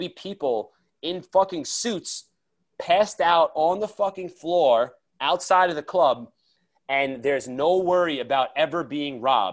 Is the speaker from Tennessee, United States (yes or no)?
no; New York, United States; being that I'm from New York alone is like, it like dudes were wearing Yankee fitteds coming up to me.